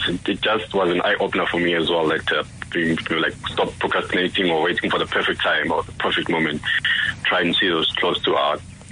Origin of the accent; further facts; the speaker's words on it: Durban, KwaZulu-Natal, South Africa; now in Johannesburg, South Africa; like initially I'm from Durban, but now I'm in Joburg.